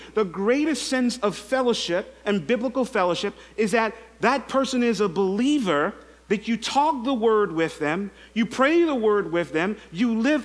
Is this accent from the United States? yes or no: no; St. Lucia; I'm black and many of you are white. I'm from St. Lucia